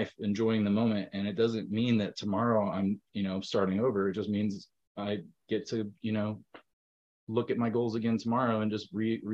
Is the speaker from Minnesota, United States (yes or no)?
no; Texas, United States; I mean, I'm from Texas, and it was still, you know, very hot.